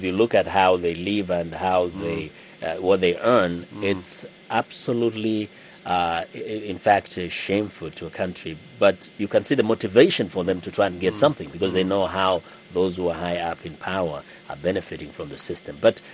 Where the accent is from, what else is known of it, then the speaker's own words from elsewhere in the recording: Kenya; I come from Kenya